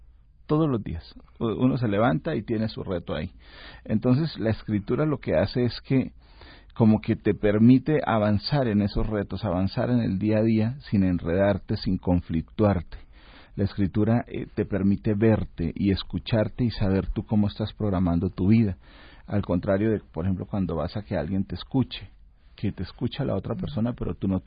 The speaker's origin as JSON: {"language": "Spanish", "town": "Bucaramanga", "region": "Santander", "country": "Colombia", "said": "Yo soy de una ciudad que se llama Bucaramanga, que está al nororiente del país. Es una ciudad muy tranquila, muy bonita. Le llaman la ciudad bonita de Colombia."}